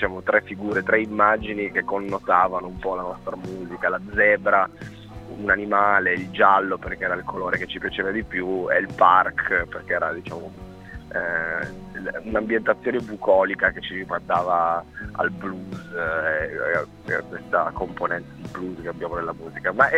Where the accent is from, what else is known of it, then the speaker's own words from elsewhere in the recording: Turin, Piedmont, Italy; in Barriera di Milano, che è un quartiere periferico della città di Torino, mm-hmm. periferico più o meno, però comunque è un quartiere che cioè siamo tutti cresciuti in Barriera